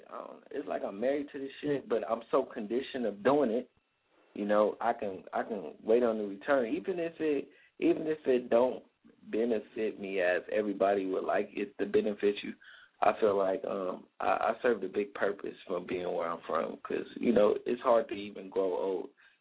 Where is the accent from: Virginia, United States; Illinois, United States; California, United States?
California, United States; Compton; Oh, I'm from Compton, California. You know, if you come to California, I'm in a little small city in between Los Angeles and Carson, you know.